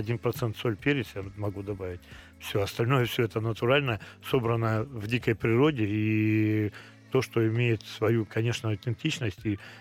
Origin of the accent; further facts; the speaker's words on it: Komsomolsk-on-Amur, Khabarovsk Krai, Russia; Это мой родной город. Я там родился, вырос, учился, первое высшее образование там получил. И там до сих пор, ну, я считаю, что я там живу до сих пор. Работаю это здесь, а живу там.